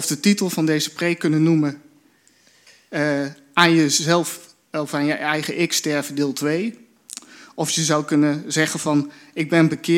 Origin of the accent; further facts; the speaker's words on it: Netherlands; En ik denk daarom ook dat dit thema extra bijzonder moeilijk voor ons is, als Nederlanders, als Westelingen